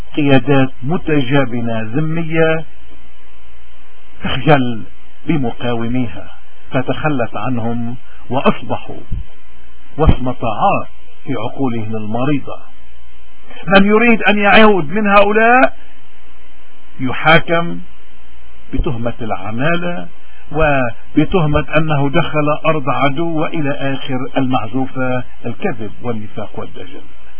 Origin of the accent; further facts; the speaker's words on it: Lebanon; كلبنانيين مؤمنين بالحرية وبشرعة الحقوق وبكرامة الإنسان، والأهم مؤمنين بالوطن الأم لبنان